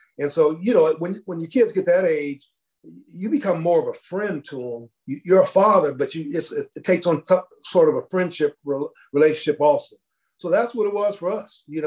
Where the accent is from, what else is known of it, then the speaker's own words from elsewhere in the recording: Youngstown, Ohio, United States; for me, I definitely growing up in Youngstown, I had a hunger and a desire to want to be a good man, a good person